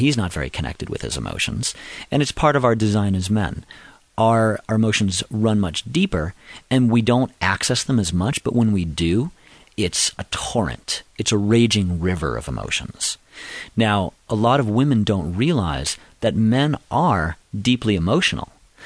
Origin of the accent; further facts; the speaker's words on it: Boston, Massachusetts, United States; You know, I grew up in Boston, you know, out at recess in elementary school